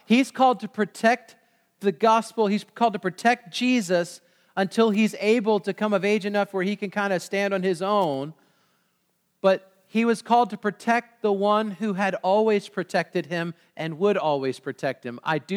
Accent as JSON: {"language": "English", "country": "United States", "said": "simply because I'm an American and I don't get the idea of kingship."}